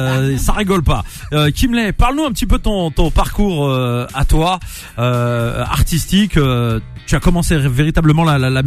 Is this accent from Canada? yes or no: no; Nantes, Pays de la Loire, France; now in Paris, France; Je suis là que à Paname, je viens de Nantes.